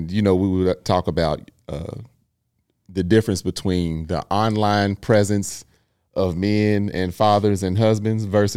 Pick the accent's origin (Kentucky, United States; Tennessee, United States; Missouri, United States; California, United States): Kentucky, United States; because I'm from Kentucky, small town. So you keep in touch with people.